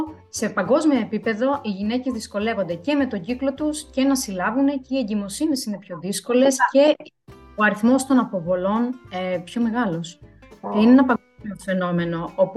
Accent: Crete, Greece; moved away; also born or lived in Athens; όχι μόνο από Κρήτη, κατάγομαι από Κρήτη, στην Αθήνα για να μάθω καινούργια πράγματα, αλλά και από Ελλάδα σε άλλες χώρες του εξωτερικού, όσο έμενα ακόμα Ελλάδα.

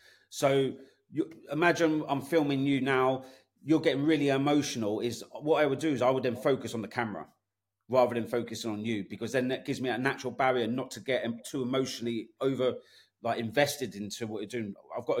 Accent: United Kingdom; especially being British

